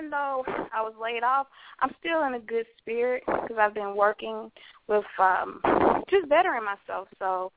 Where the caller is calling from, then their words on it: Louisiana, United States; I'm calling from Louisiana.